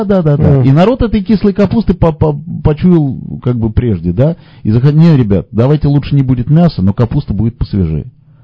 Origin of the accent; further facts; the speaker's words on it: Russia; moved away; слышу мой акцент, говорит таксист. Я говорю, я из России там приехал, хотя не важно, что 24 года.